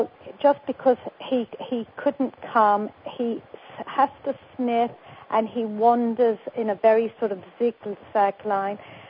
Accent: England, United Kingdom; now in United States; when I came from England, I couldn't believe how wicked you Americans were keeping animals in crates.

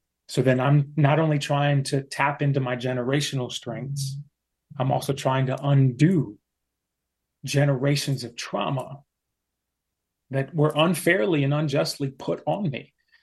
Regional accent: Texas, United States; I grew up in Texas.

